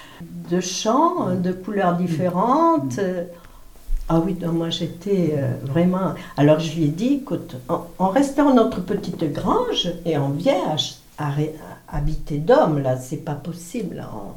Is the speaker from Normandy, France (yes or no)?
yes; Normandy, France; Je suis venue de la Normandie.